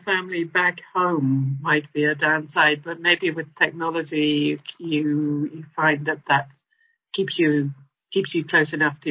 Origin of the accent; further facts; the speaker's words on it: United Kingdom; As a British person, I can see, I always make sure that my meetings finish on time.